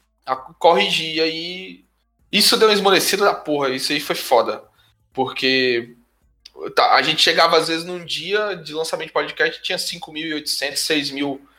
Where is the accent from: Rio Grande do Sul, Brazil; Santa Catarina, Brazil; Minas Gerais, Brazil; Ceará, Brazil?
Ceará, Brazil; Fortaleza; gente lá de Fortaleza, que é a minha cidade natal, onde eu distribuía o fanzine